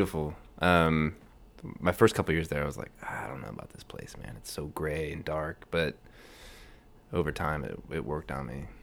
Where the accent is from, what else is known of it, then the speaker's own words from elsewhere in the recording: Arizona, United States; also born or lived in Seattle; now in Austin, United States; So I grew up in Arizona, went to school there, went to college there, moved to Seattle for 4 or 5 years, and then kind of bounced around, ended up in Austin.